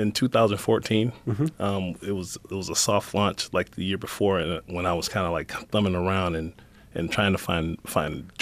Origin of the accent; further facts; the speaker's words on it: Chicago, Illinois, United States; now in Rochester, United States; I'm from Chicago originally, but I came here for the summers. My grandparents moved from Chicago to here like in 70 or 71 or something.